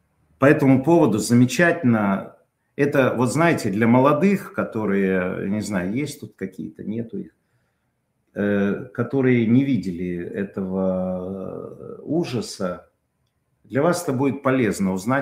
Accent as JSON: {"language": "Russian", "region": "Bashkortostan", "country": "Russia", "tie": "born or raised there", "said": "Я родом из Башкирии"}